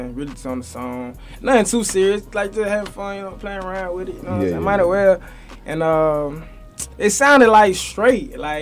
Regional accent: Montgomery, Alabama, United States; Well, yeah, I grew up in Montgomery, man.

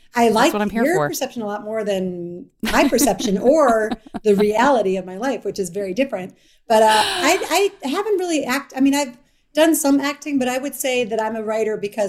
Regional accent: Midwest, United States; I'm from the Midwest. It was very common for people to go to high school after junior high.

